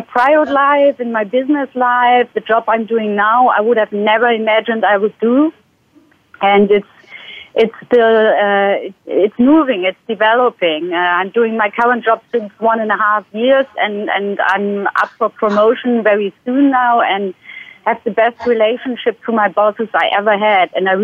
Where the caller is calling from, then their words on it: Hanover, Lower Saxony, Germany; I'm calling in from Hanover in Germany today.